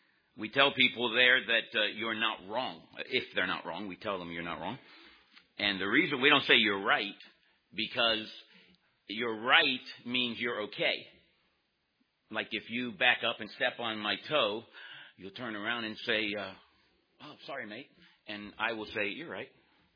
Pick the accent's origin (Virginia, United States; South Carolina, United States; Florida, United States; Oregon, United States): Florida, United States; Hollywood; also born or lived in Miami, United States; I'm from Florida, born in Miami, Florida. Moved to Hollywood, Florida when I was just young.